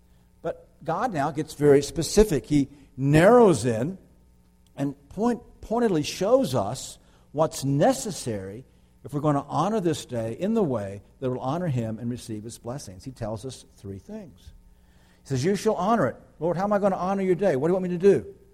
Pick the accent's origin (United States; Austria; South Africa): United States; the South; One of my really thankful as a Southerner change was that whole business about pork.